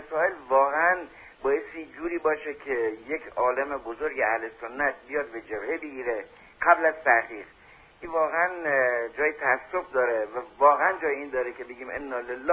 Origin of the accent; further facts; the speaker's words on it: Bushehr, Iran; من اهل بوشهرم